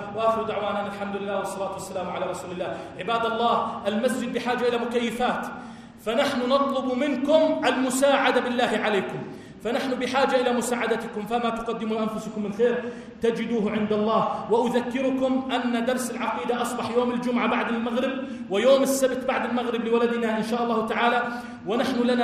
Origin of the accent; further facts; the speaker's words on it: Jordan; اللهم اجعل بلدنا الأردن واحة للأمن والأمان